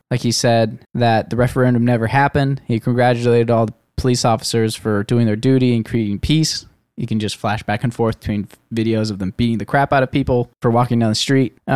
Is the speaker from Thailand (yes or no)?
yes; Thailand; I'm an American. I grew up in Thailand.